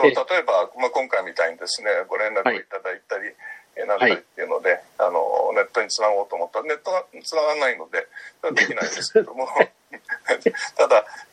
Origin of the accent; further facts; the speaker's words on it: Tokyo, Japan; あの私はもともと東京生まれの東京育ちですから、